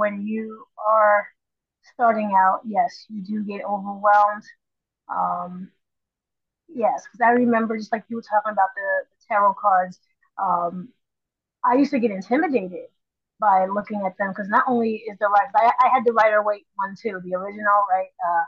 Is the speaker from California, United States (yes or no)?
no; Camden, New Jersey, United States; I grew up in the hood. Okay. I grew up in Camden, New Jersey.